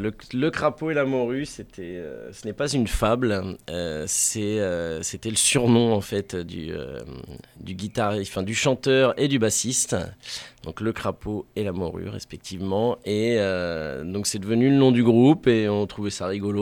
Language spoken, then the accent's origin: French; Pays de la Loire, France; un petit hommage à ce qu'on est de la Sarthe, nous, à la base, en fait.